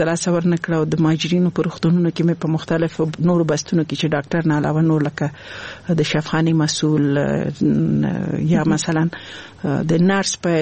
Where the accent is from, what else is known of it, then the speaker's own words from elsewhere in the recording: Laghman, Afghanistan; also born or lived in Nangarhar; زه خپل د لغمان ولایت یم